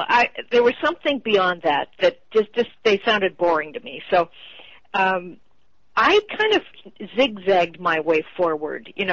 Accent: Midwest, United States; I grew up in the Midwest and had a really normal childhood.

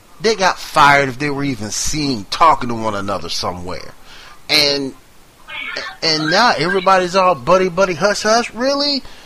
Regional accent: Seattle, Washington, United States; I'm from Seattle, Washington, okay?

